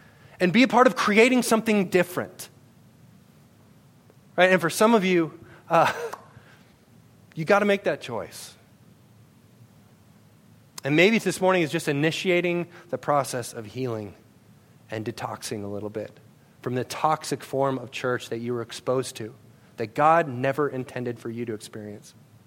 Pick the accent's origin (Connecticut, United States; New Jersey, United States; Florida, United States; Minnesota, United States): Minnesota, United States; Worthington; I grew up in Worthington, Minnesota. It was the only home I ever knew. I wanted to graduate from high school there.